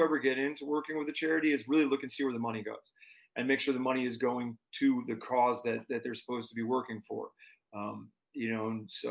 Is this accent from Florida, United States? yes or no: yes; Florida, United States; it's weird because I'm from Florida and the wrestling was huge down in Florida.